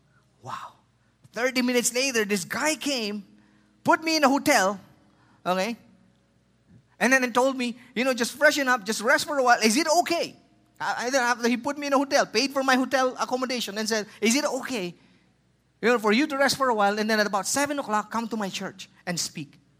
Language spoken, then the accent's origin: English; Philippines; English is a second language; I said, "Hi … I'm from the Philippines."